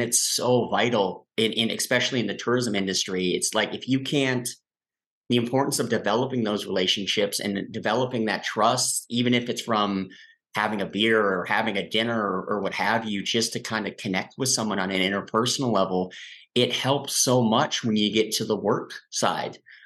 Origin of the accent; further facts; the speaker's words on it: Minnesota, United States; my wife and I went to Sweden and Norway, and that's my cultural heritage. I mean, I'm from Minnesota. I mean, I'm very Minnesotan. You probably that comes through very often. Sometimes with my accent, it comes through.